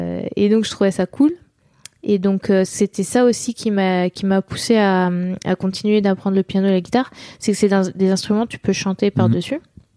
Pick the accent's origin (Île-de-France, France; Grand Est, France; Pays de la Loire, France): Pays de la Loire, France; Nantes; J'ai grandi à Nantes et à côté de Nantes.